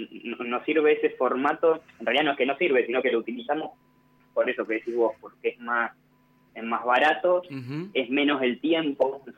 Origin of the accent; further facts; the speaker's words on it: General Pico, La Pampa, Argentina; Entonces, así, como que somos todos de Pico y siempre nos encontramos en Pico, y ese es como nuestro punto.